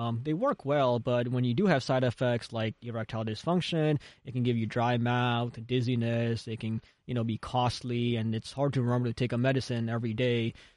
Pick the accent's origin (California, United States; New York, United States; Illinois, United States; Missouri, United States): Missouri, United States; St. Louis; Krispy Kreme is actually, where I grew up with in St. Louis.